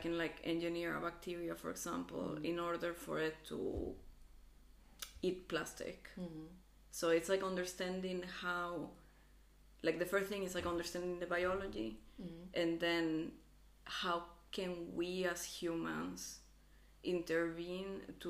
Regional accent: Venezuela; at least where I grew up in Venezuela

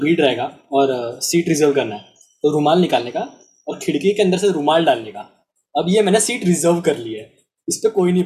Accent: India; first language Marathi; मेरी mother tongue की मराठी है, मैं महाराष्ट्र नहीं हूँ।

